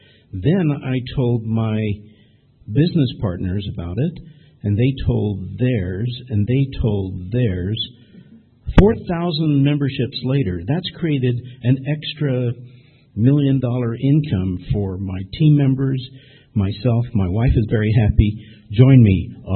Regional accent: Jerusalem, Jerusalem District, Israel; also born or lived in Salt Lake City, United States; from Jerusalem and Salt Lake City. That way I have both Zions covered in case one of them doesn't work out.

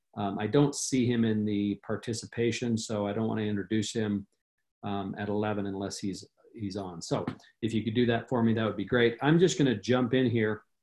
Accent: California, United States; now in Utah, United States; Now, I came from California.

